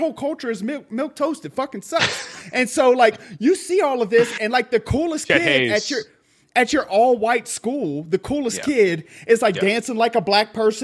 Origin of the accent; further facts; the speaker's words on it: Louisiana, United States; I look like a … I'm from Southern Louisiana, yes, right?